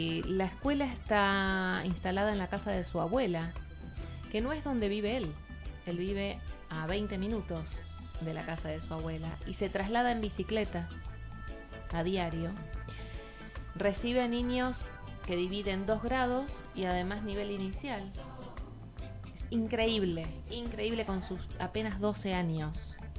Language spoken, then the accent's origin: Spanish; Argentina; a mí me llenó de orgullo como argentina, porque nosotros los argentinos tenemos de qué enorgullecernos